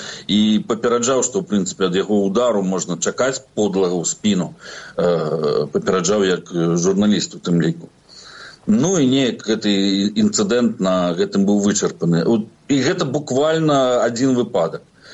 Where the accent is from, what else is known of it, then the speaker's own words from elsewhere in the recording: Belarus; Ukrainian is a second language; Ні, там, ми з Білорусі.